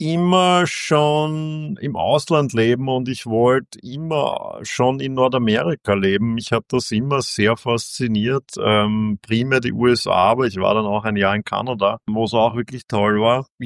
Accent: Vienna, Austria; als Wiener

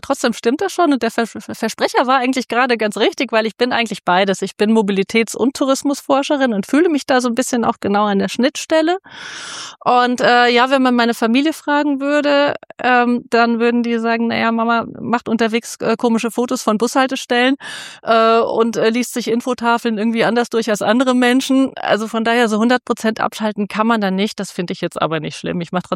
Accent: Hesse, Germany; born there; ich bin selbst keine waschechte Schleswig-Holsteinerin. Ich wurde in Hessen geboren und bin seit über 22 Jahren jetzt inzwischen hier in Schleswig-Holstein.

